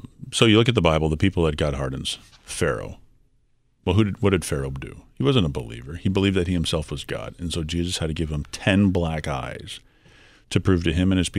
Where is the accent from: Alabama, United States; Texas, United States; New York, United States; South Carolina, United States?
Texas, United States; San Antonio; And I'm from San Antonio, and there's a big congregation